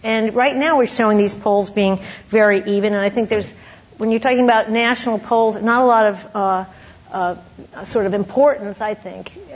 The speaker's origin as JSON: {"language": "English", "region": "California", "country": "United States", "said": "I mean, look, we're from California here."}